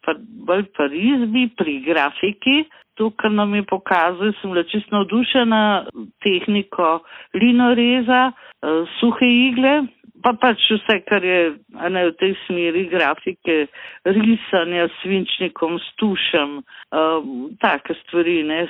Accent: Ljubljana, Central Slovenia, Slovenia; Jaz sem sicer rojena Ljubljančanka, sem približno 40 let živela v Ljubljani

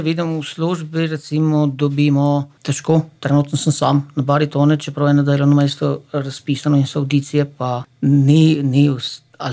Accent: Cerknica, Littoral–Inner Carniola, Slovenia; born there; now in Babno Polje, Slovenia; jaz izviram, mislim, rodil sem se v Cerknice, tudi starša moja sta z neposredne bližine Cerknice, oba, zdaj pa živim že 13 let na Babne police, to je vas v Loške doline.

